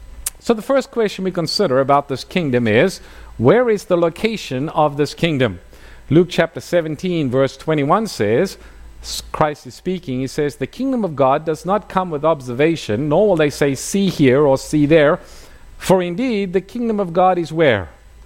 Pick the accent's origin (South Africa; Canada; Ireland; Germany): South Africa; moved away as an adult; I was born and raised in South Africa, as I think many of you know, and because I was born in South Africa, I am a South African citizen, and at 18, when I was about to leave the country, I got my South African passport